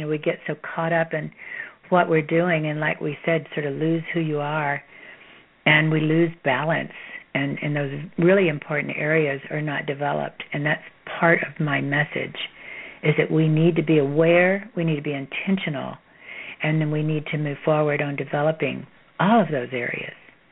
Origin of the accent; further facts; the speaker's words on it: Texas, United States; I'm full of pithy little sayings growing up in Texas.